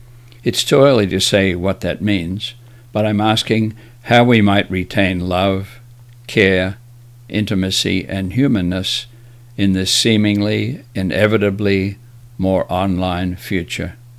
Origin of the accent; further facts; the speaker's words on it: Australia; now in United States; I was raised in Australia when the term half-breed meant half Australian Aboriginal and half Caucasian.